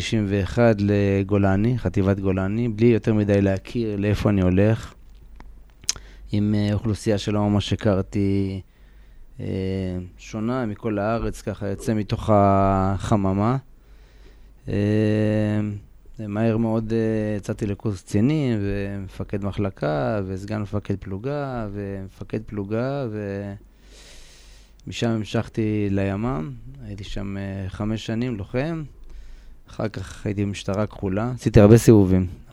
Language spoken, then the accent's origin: Hebrew; Haifa, Haifa District, Israel; נראה לי שגן משחקים בשכונת בת גלים, איפה שגדלתי עד גיל 6-7.